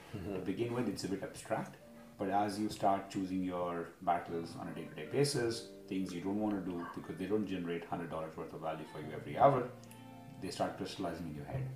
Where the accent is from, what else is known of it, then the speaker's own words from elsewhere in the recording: India; as an Indian, I can vouch more for this philosophy that Naval talks about